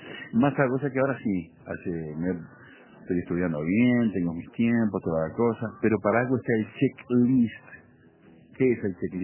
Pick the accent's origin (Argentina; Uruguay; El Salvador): Uruguay; Me siento típicamente uruguayo.